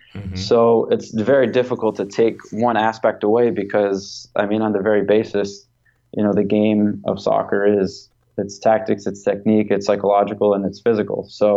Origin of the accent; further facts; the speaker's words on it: Rhode Island, United States; I grew up in Rhode Island. I grew up as a soccer player, and then I went to college at Quinnipiac University in Connecticut.